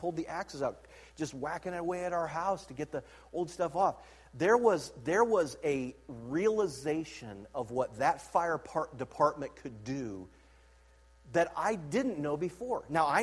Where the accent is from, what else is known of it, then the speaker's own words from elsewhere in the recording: Canton, Ohio, United States; Growing up in Canton, Ohio, we lived in Jackson Township.